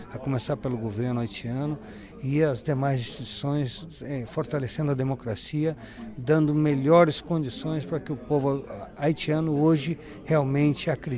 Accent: Brazil; Para mim é um grande prazer também, como brasileiro, poder estar participando dessa mensagem das Nações Unidas

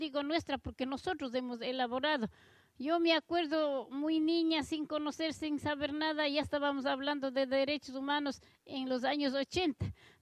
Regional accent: Chimborazo, Ecuador; soy del Ecuador, soy de la provincia del Chimborazo

